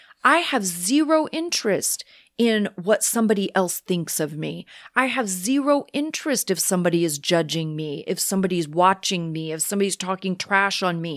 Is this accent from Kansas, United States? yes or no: yes; Kansas, United States; because I'm from Kansas that is totally flat. There are no canyons to hike.